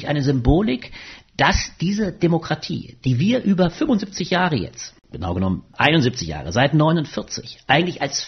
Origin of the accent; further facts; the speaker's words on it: Ingelheim am Rhein, Rhineland-Palatinate, Germany; Ich bin groß geworden in Ingelheim am Rhein, kleine Stadt in Rheinland-Pfalz. Lustigerweise Heimatregion natürlich von Helmut Kohl